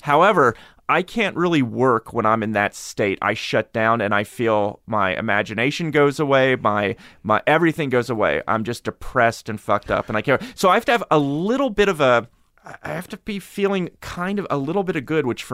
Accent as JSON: {"language": "English", "town": "Harrisburg", "region": "Pennsylvania", "country": "United States", "tie": "born or raised there", "said": "I grew up in Harrisburg."}